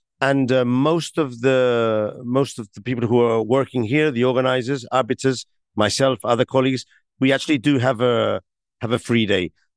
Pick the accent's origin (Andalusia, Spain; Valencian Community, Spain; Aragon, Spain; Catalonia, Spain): Catalonia, Spain; Barcelona; English is a second language; I mean, I come from Barcelona, which is an amazing city.